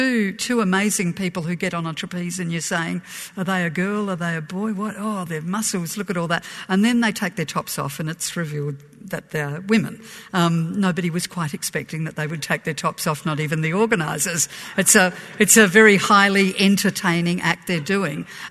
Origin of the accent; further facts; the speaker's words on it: Adelaide, South Australia, Australia; when I was growing up in Adelaide